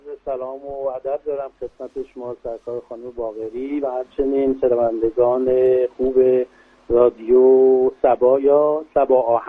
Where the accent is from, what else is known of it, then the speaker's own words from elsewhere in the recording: Iran; born there; ما تو ایران به دنیا اومدیم، تو ایران هم باید از دنیا بریم.